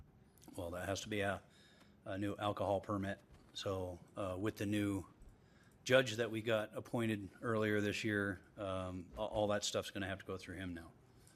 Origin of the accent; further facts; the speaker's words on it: Los Angeles, California, United States; I come from Los Angeles, where there's nothing but high-rise buildings everywhere